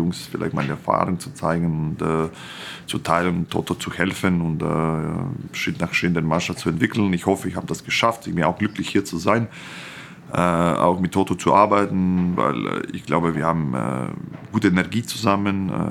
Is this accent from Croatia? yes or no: yes; Croatia; German is a second language; now in Germany; Ich komme aus Kroatien